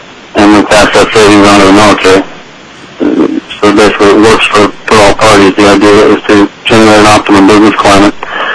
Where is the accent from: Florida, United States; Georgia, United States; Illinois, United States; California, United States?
Florida, United States; I grew up on the Cape, so people say I have 50 years in aerospace